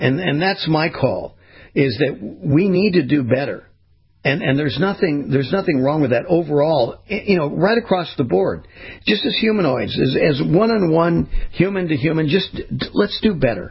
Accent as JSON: {"language": "English", "region": "California", "country": "United States", "tie": "born or raised there", "said": "I grew up in California, and when I was a kid, Kumar, there were times that it was on the coast."}